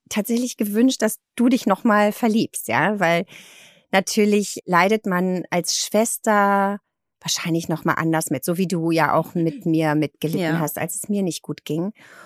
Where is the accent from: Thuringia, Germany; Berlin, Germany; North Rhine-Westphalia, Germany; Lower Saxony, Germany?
Berlin, Germany; als Berlinerin